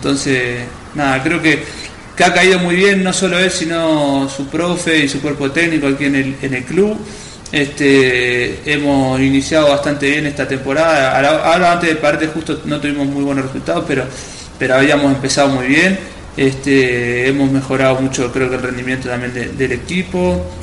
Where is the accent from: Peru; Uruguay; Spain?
Uruguay; para mí como uruguayo, compatriota